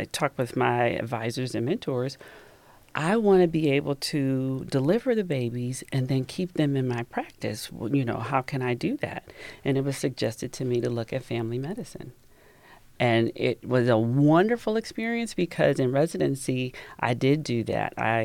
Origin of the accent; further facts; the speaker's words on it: Dayton, Ohio, United States; I am the oldest of three daughters, and I have a mother who is a trailblazer, but we grew up in the Dayton, Ohio area.